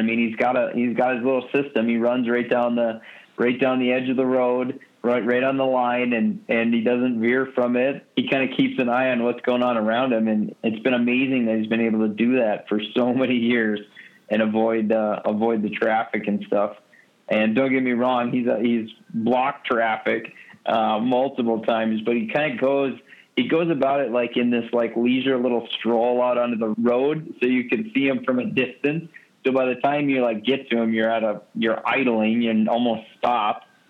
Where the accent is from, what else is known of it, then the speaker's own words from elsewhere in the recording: Longville, Minnesota, United States; he knew I was from Longville, and he's like, well, that's got to be something